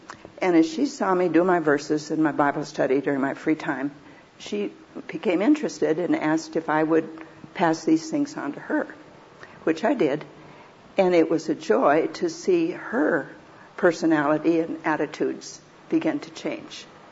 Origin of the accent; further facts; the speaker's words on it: Minnesota, United States; accent: Swedish; And being from Minnesota, I still had my Swedish accent.